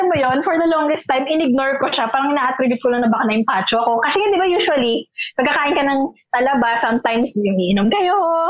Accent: Manila, Metro Manila, Philippines; ako kasi bilang sa Maynila ako lumaki nung pagkabata ko, hindi pa ako actually nakakain ng talaba

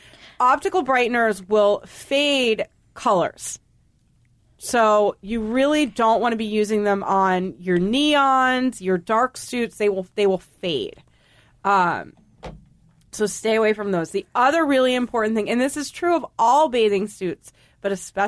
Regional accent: New England, United States; I just get so tan so fast because I'm half Indian. I'm supposed to be brown, you know? I just was reared in New England, and I had, like, the color sapped out of me.

